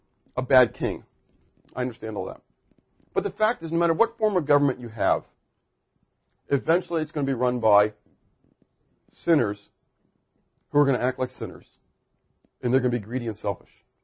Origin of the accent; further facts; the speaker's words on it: United States; So, understand, I'm an American. I love being in the United States.